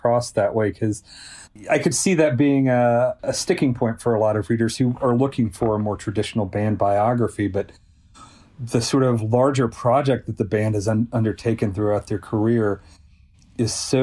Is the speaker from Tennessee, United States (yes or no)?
yes; Selmer, Tennessee, United States; born or raised there